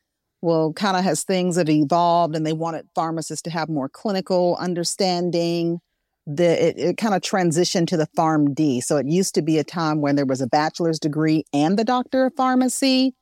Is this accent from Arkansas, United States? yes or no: yes; Arkansas, United States; Well, I'm from Arkansas.